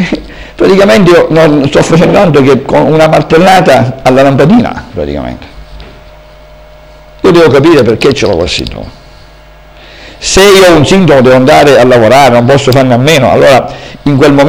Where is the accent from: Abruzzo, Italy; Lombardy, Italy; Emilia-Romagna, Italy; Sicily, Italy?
Sicily, Italy; Syracuse; born there; Io sono nato a Siracusa, sono in Sicilia